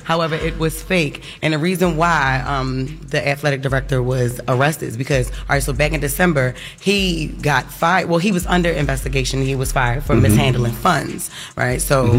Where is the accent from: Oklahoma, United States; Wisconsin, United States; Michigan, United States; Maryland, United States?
Maryland, United States; Baltimore; I heard she was, I'm from Baltimore too.